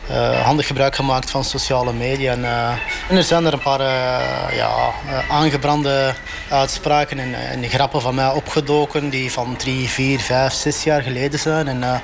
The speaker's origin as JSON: {"language": "Dutch", "country": "Belgium", "tie": "born or raised there", "said": "Verdomme, we zijn hier al 50 jaar. Ik ben toch gewoon een Belg. Ik ben hier geboren en getogen."}